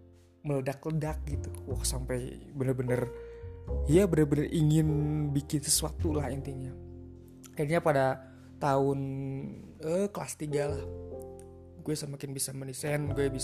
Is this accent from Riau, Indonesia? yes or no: no; Cimahi, West Java, Indonesia; Singkat cerita, gue akhirnya sekolah di salah satu SMK swasta di kota gue di Cimahi gitu.